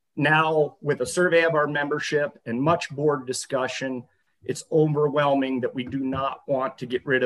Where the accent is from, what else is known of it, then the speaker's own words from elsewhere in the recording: Lewistown, Montana, United States; I'm from Lewistown, Montana, and I'm representing the Montana Bowhunters Association.